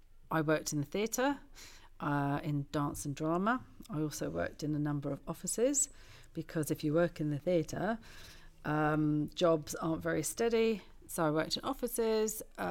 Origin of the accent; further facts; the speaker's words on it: Kingsbury, London, United Kingdom; born there; I was born in Kingsbury, northwest London.